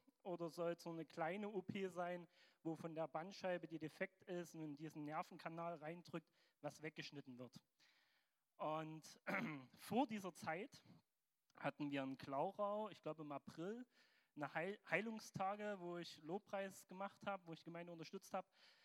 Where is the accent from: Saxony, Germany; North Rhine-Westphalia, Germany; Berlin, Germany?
Saxony, Germany; Zwickau; Ich komme aus Zwickau, aus der Elim-Gemeinde.